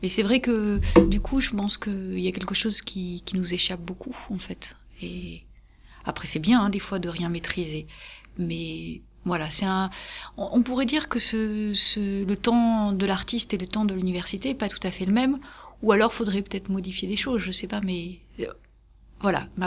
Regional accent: Morocco; Moi, j'ai vécu toute mon enfance au Maroc, et on est beaucoup dehors dans ces pays-là.

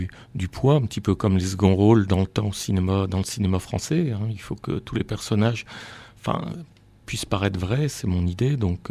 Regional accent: Lille, Hauts-de-France, France; Oui, je suis né à Lille. J'habite Lambersart, mais et j'enseigne à Lillin. Donc, je connais quand même bien Lille. Quand même, je suis né dans le vieux Lille. Et bon, maintenant, ça fait 56 ans que j'y traîne mes guêtres.

